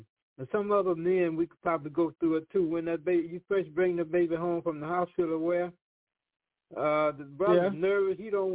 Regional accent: New York, United States; I'm from New York.

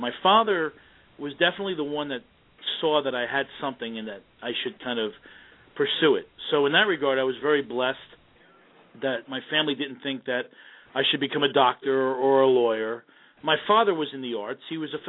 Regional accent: New York, United States; now in Dallas, United States; even though I'm from New York, I currently reside right outside of Dallas, Texas.

